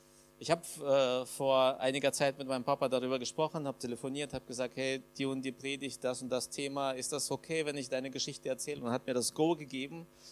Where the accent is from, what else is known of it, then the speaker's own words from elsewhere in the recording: Kazakhstan; also born or lived in Uzbekistan; now in Germany; mit unserer Familie in das Land unserer Väter gekommen, nach Deutschland. Ich bin geboren in Usbekistan, groß geworden in Kasachstan.